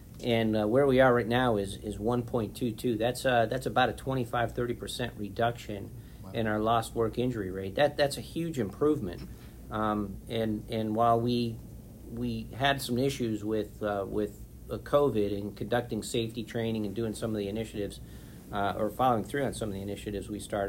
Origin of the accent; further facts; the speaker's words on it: Buffalo, New York, United States; born there; also born or lived in San Diego; I lived in San Diego for 14 years, and even though I was born in Buffalo, New York, my blood thinned out quite a bit.